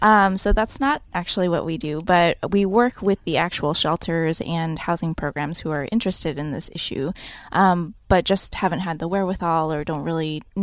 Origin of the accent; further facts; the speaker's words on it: California, United States; Yeah, so we started in Los Angeles, and I'm from the South Bay area.